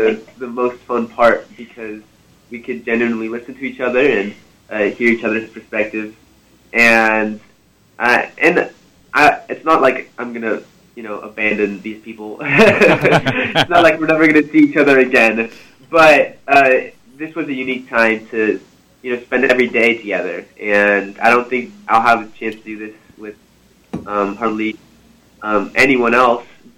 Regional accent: Mexico; now in United States; since I grew up in Mexico, I took the seal of biliteracy. I got the state and global seal of biliteracy in Spanish, and I got the state seal of biliteracy in French.

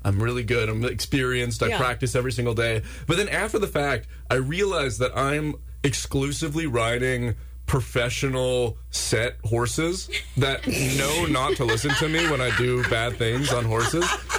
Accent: Orangeville, Ontario, Canada; Yeah, I'm born and raised in Orangeville.

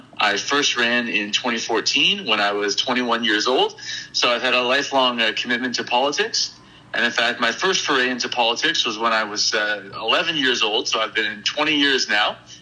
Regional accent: Belleville, Ontario, Canada; also born or lived in Kingston; I bought a home here in Belleville, kind of came back to my hometown after going out to and getting educated in Kingston

